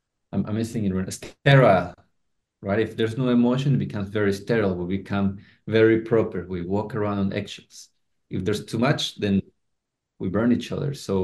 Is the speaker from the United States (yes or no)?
no; Colombia; I'm from Colombia, and there it's the way that we're raised is so populous drama.